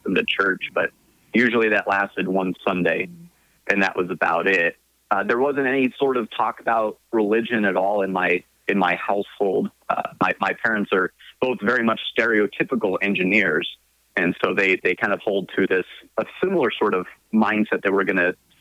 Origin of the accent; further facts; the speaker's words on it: Albuquerque, New Mexico, United States; I'm from Albuquerque, which is where you're at right now in the Student Union down there. And I grew up the land of the Zia, that's right.